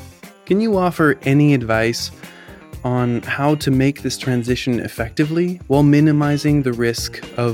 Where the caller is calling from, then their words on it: Seattle, Washington, United States; I'm calling from Seattle, Washington.